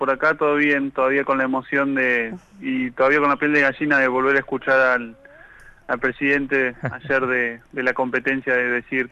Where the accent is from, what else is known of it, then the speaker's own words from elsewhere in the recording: Azul, Buenos Aires Province, Argentina; Sí, yo soy de Azul y el equipo es bastante variado. Yo soy de Azul